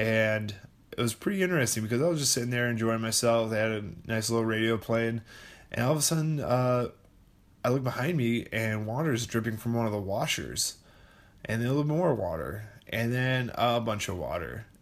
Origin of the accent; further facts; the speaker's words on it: Oakfield, Wisconsin, United States; we had the corn roast in my hometown, Oakfield, Wisconsin, at the Oakfield Conservation Club.